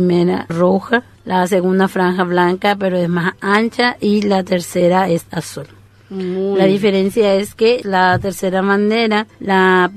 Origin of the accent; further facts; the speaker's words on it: Paraguay; Como buen paraguayo, nos representa en todo lado donde nos vayamos